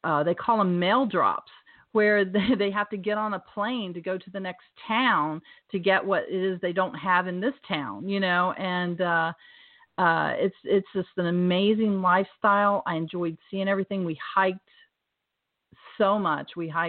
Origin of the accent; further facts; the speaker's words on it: North Carolina, United States; I grew up in North Carolina.